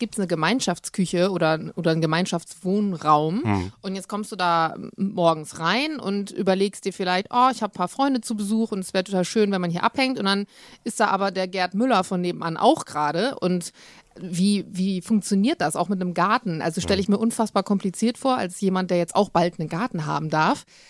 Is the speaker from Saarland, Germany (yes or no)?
no; Bremen, Germany; Ich komme auch ursprünglich aus Bremen